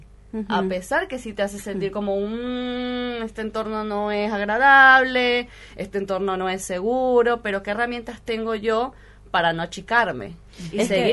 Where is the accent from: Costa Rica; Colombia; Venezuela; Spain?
Venezuela; now in Argentina; yo vengo también de otro origen, uh-huh. pero que soy latinoamericana igual. Uh-huh. Entonces, cosas que he visto y he vivido en mi país, que es Venezuela